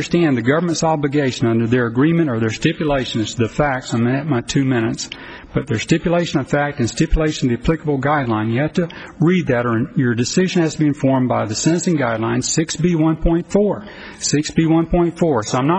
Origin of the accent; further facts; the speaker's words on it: the South, United States; You can be patient. I'm from the South. I'm slow.